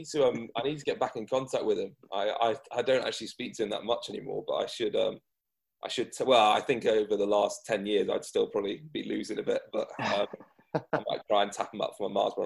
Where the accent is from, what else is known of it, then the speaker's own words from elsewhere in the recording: England, United Kingdom; a kid growing up in England.